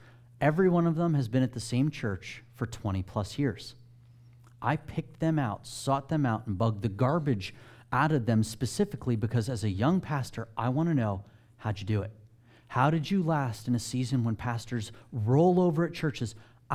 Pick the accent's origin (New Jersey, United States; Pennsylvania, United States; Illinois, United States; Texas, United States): New Jersey, United States; I know. We're from New Jersey. Arm's length is plenty.